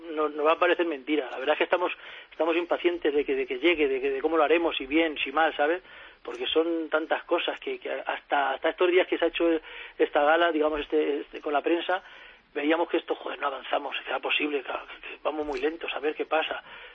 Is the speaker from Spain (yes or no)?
yes; Madrid, Community of Madrid, Spain; somos de Madrid, somos del Atleti, pero del Carabanchel